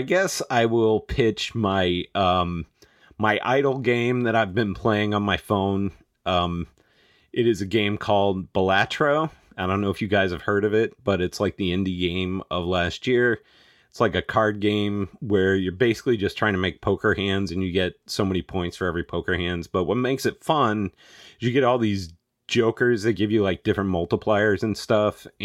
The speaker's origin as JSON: {"language": "English", "town": "Anchorage", "region": "Alaska", "country": "United States", "tie": "born or raised there", "said": "I will say the Korean food growing up in Anchorage, Alaska was legit, too."}